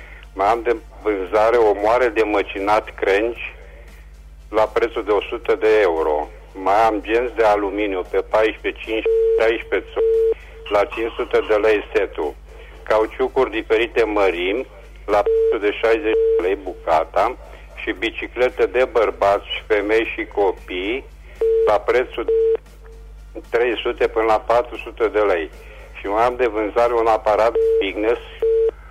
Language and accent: Romanian; Reșița, Caraș-Severin, Romania; sunt din Reșița și revin și eu cu unele anunțuri.